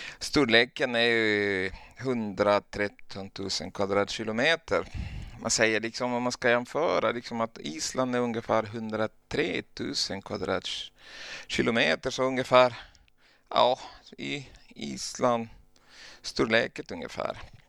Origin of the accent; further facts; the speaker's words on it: Honduras; Jag kommer ursprungligen från Honduras.